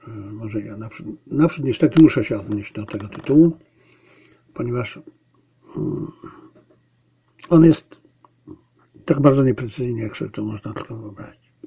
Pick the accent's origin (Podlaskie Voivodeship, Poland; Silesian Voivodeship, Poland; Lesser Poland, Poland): Silesian Voivodeship, Poland; Zabrze; born there; Ja się urodziłem w Zabrzu, coś na ten temat wiem.